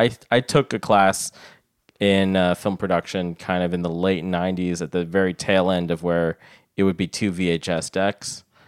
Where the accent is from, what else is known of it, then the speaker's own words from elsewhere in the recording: Oakland, California, United States; I am. I'm from Oakland.